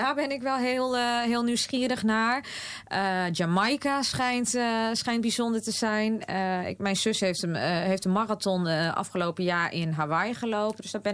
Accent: Steggerda, Friesland, Netherlands; het is een loopje van het naburige dorp naar het dorp Steggera, waar ik vandaan kom. En dat hoeft niet altijd in de stad te zijn. En dan loop ik daar, omdat ik daar opgegroeid ben.

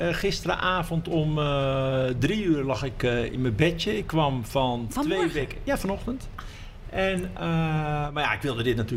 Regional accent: Hilversum, North Holland, Netherlands; born there; Geboren in Hilversum, tegenover het Mediapark.

